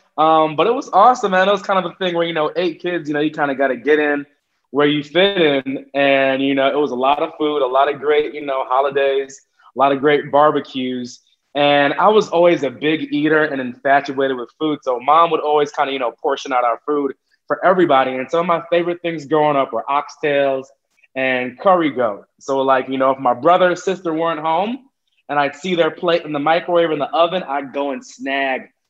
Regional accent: United States; born there; My family, I am one of eight kids, and everybody except me was born in Jamaica. So I'm the American-born one, but my family is Jamaican.

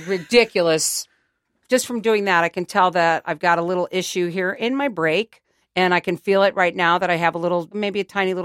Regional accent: Midwest, United States; I was a little queer kid growing up in the Midwest.

